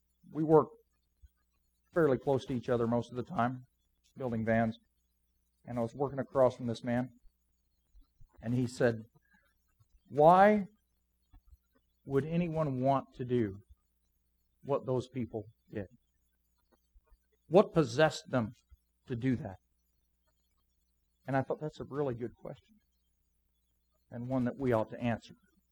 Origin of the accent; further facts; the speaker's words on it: United States; we're part of the family of what you would call Americans. And anytime there's an attack on my country, I react in a stupid way.